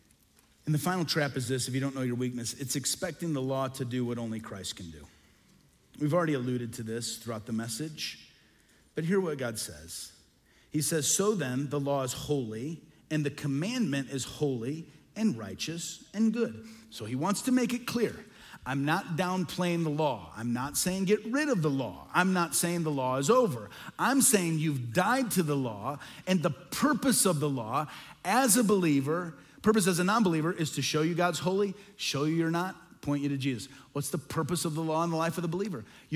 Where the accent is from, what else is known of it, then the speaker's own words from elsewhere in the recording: Midwest, United States; I grew up in the Midwest. Most of the people I hung out with were Roman Catholic.